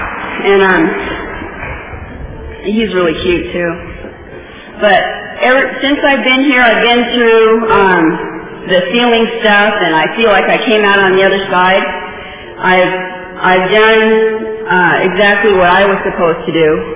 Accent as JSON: {"language": "English", "region": "Washington", "country": "United States", "lives_now": "California, United States", "said": "You know, I'm from Washington State originally, but I ended up with a California sponsor when I first got clean."}